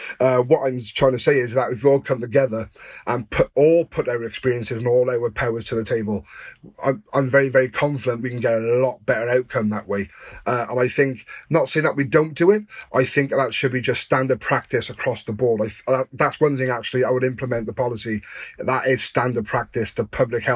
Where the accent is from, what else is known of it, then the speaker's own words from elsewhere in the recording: Newport, Wales, United Kingdom; the main police officers around Dufferin, where I grew up in Newport, and they knew us down to a T.